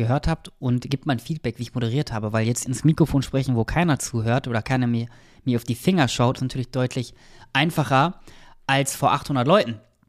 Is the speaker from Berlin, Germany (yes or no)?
no; Nienburg, Lower Saxony, Germany; bei der Sparkasse in Nienburg, meiner alten Heimatstadt.